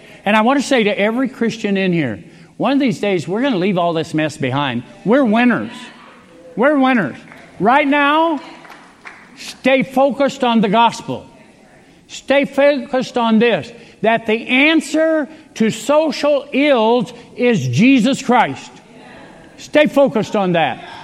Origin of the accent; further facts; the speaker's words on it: United States; I love America. I'm American. I'm a patriot.